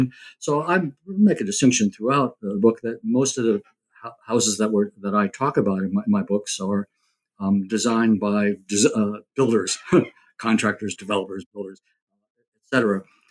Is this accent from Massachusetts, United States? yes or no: no; New Jersey, United States; I grew up in New Jersey, suburban kid. And I went to Carnegie Mellon University in architecture and graduated there.